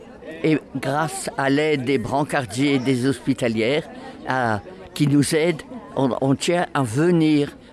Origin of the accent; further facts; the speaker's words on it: Bailleul, Hauts-de-France, France; Bailleul, Nord.